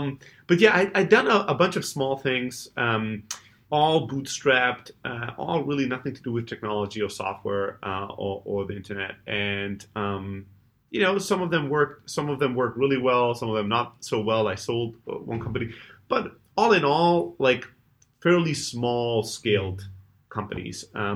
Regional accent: South Germany, Germany; Originally, I'm from Greece, but born and raised in Germany. So immigrant family, factory workers. And yeah, I grew up in the south of Germany

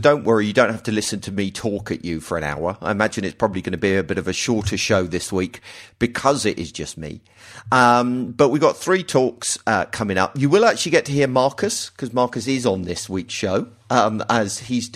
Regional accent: United Kingdom; It's like, it's the curse of being British.

